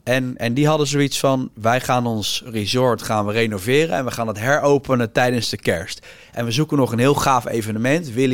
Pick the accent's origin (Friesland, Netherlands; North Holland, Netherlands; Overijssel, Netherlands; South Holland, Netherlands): South Holland, Netherlands; The Hague; want ik kom zelf ook uit Den Haag.